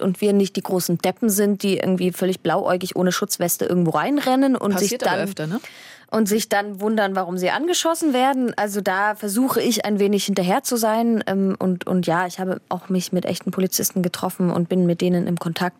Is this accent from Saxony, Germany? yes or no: yes; Dresden, Saxony, Germany; So, und jetzt komme ich aus Dresden.